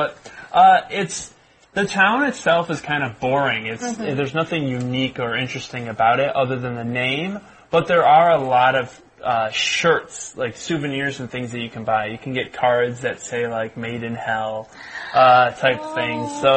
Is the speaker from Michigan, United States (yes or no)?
yes; Michigan, United States; Well, you know, I'm from Michigan, which is a state in the United States.